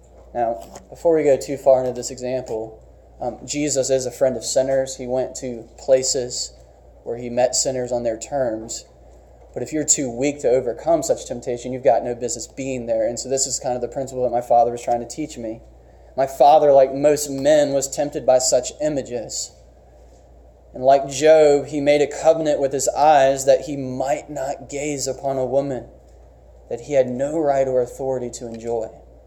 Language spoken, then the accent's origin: English; Bryans Road, Maryland, United States; I remember going to Starvin' Marvin Barbershop in Bryans Road, Maryland, that my hometown barbershop is now closed.